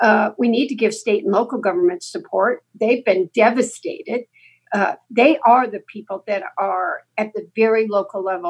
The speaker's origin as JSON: {"language": "English", "region": "Michigan", "country": "United States", "said": "I'm a car girl. I'm from Michigan. There are a lot of jobs dependent on this industry in this state."}